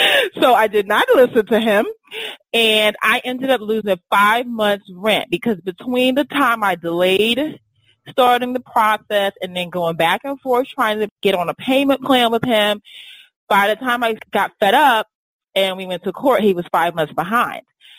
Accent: Brooklyn, New York, United States; Because I knew you were from New York, but I didn't know you were in Brooklyn, actually. Because, yeah, I grew up in Brooklyn.

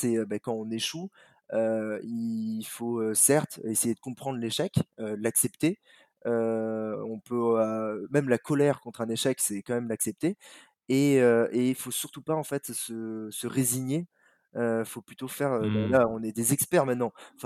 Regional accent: Paris, Île-de-France, France; je suis un parisien

